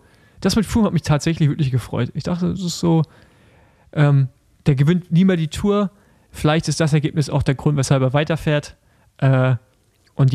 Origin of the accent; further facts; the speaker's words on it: Germany; Ich bin Deutscher, ich bin Allmann.